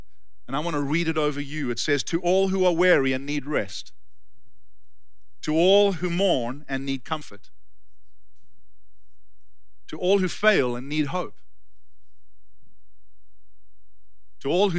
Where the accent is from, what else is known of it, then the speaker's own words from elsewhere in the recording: South Africa; now in California, United States; I grew up in South Africa, for those of you who don't know me, and worked in this restaurant, this steakhouse, while I was doing my education degree.